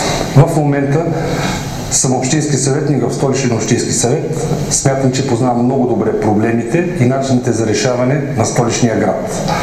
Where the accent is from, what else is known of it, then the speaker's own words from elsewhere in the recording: Sofia, Sofia City, Bulgaria; Роден съм и израснал съм в София, завършил съм Софийския университет Климент Охридски, възпитаник съм на философски факултет.